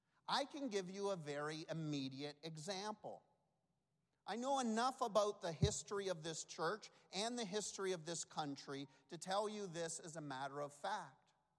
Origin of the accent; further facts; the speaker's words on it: Canada; I come from Canada, you know this, and as a Canadian, I pay less taxes than your average person.